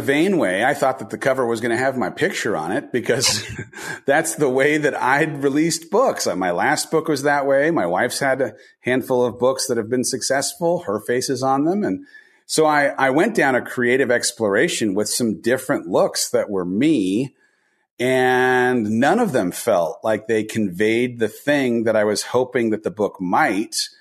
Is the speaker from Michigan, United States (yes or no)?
no; California, United States; Well, I grew up in Southern California, oldest of four kids.